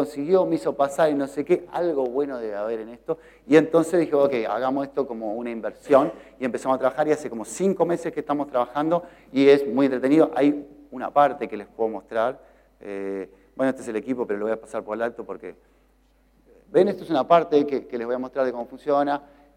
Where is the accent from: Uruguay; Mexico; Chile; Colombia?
Uruguay; Y ya notó mi acento, porque yo soy el uruguayo.